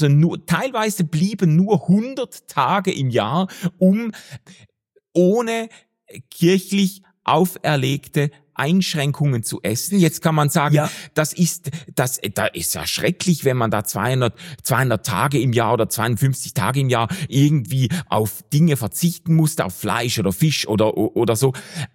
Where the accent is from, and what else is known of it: Switzerland